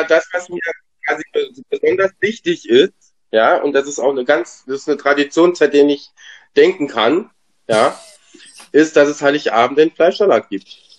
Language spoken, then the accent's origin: German; Thuringia, Germany; Ich meine, ich komme aus Thüringen. Ich bin es gewohnt, so Schnee zu haben und Schnee zu sehen und auch zu Weihnachten.